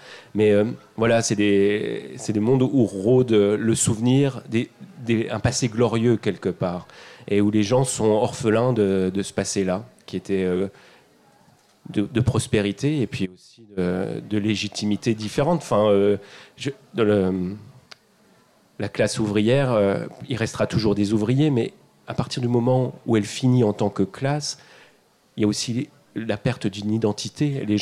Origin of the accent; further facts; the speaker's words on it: Épinal, Grand Est, France; Épinal, c'est une petite vallée dans les Vosges où il se passait, enfin en tout cas à mon goût, pas grand-chose, et où j'ai grandi, j'ai eu une enfance normale. J'ai grandi dans un milieu populaire